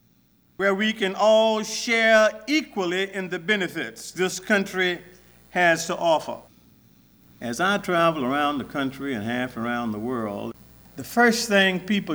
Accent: Montgomery, Alabama, United States; born there; I was born in Montgomery, Alabama on December 14, 1930.

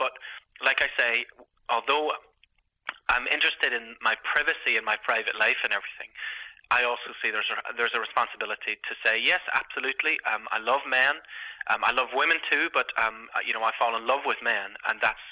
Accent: Belfast, Northern Ireland, United Kingdom; in Belfast, and hopefully some of your listeners may know about that.

